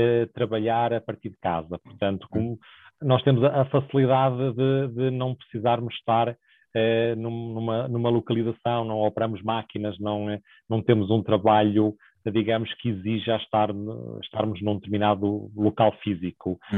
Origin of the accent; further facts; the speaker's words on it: Portugal; felizmente eu sou português e tenho casa em Portugal, a minha esposa é portuguesa e também tem lá a casa e temos lá a nossa família